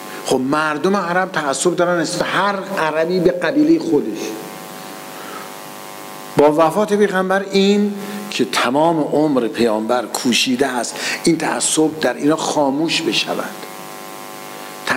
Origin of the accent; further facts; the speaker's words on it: Iran; مثل که ما مردم ایرانیم دیگه،